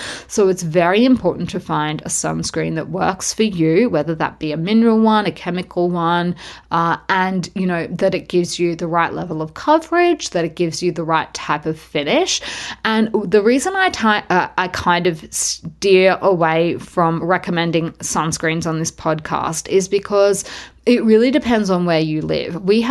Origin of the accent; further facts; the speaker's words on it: Australia; I guess for me as an Australian, sunscreen is like very, very, very holds a special place